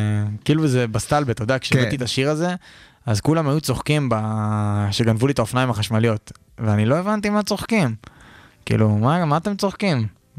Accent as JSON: {"language": "Hebrew", "town": "Rishon LeZion", "region": "Central District", "country": "Israel", "tie": "born or raised there", "said": "כילד אני גדלתי בשכונות האלה, אני הסתובבתי שם, זה הזיכרונות שלי מהילדות"}